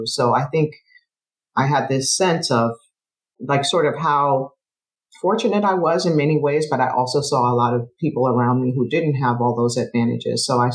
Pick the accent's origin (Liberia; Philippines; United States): Liberia; born there; I was born in Liberia, West Africa, small country on the West Coast, founded by freed American slaves and people who were free people of color who had never been enslaved, who returned to Africa in the 1800s.